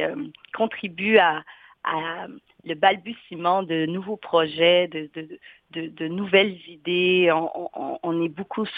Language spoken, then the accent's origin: French; Haiti; Moi, je suis haïtienne et africaine.